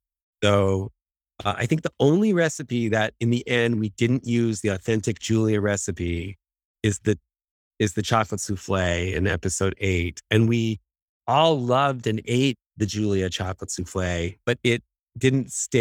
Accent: Toronto, Ontario, Canada; I grew up in Toronto.

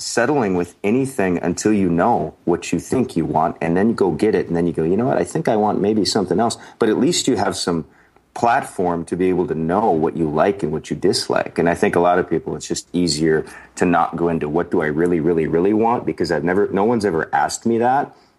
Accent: North Dakota, United States; now in Arizona, United States; So when I moved to Arizona, what I realized, we have a direct Allegiant flight right back to my hometown

